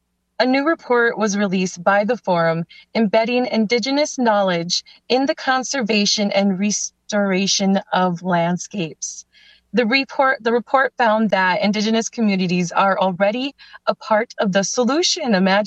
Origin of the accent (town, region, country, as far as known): North Dakota, United States